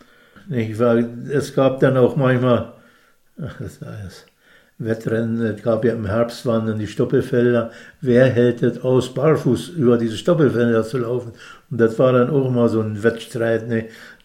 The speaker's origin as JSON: {"language": "German", "town": "Buchholz", "country": "Germany", "tie": "born or raised there", "said": "Und in Buchholz aufgewachsen, in Buchholz zur Schule gegangen"}